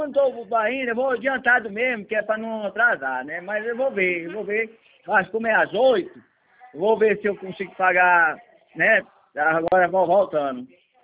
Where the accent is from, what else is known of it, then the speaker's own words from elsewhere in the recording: Fortaleza, Ceará, Brazil; eu tenho aqui em Fortaleza, que eu sou de Fortaleza, aqui em Fortaleza, meu terreno.